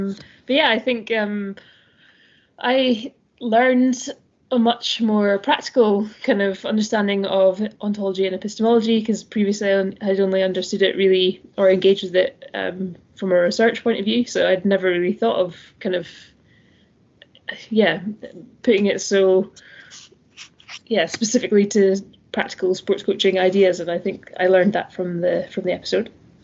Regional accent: Scotland, United Kingdom; Yes, I'm from Aberdeenshire.

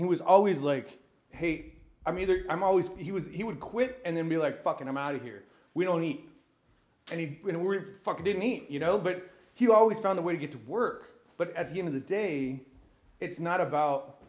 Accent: San Diego, California, United States; We grew up in San Diego when I was fucking little cholo wannabe shit.

